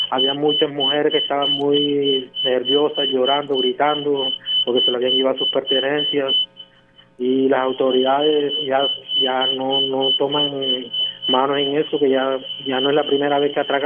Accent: Baranoa, Atlántico, Colombia; yo soy acá de Baranoa.

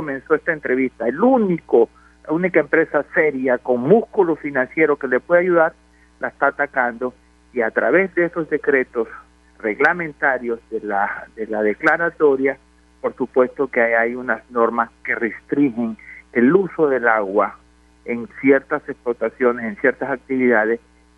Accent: La Guajira, Colombia; also born or lived in Barranquilla; now in Bogotá, Colombia; yo soy de La Guajira, a pesar de vivir 40 años en Bogotá y ahora medio tiempo en Barranquilla, yo soy de La Guajira y hago seguimiento a todo lo que pasa allá.

